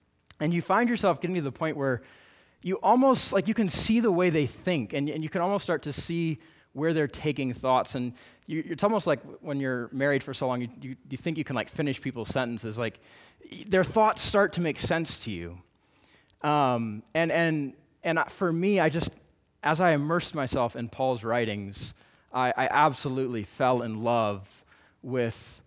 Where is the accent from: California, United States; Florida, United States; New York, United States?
Florida, United States; now in Boston, United States; which means I live in Boston right now with my wife and three children. I have three little boys. I was from Florida before that.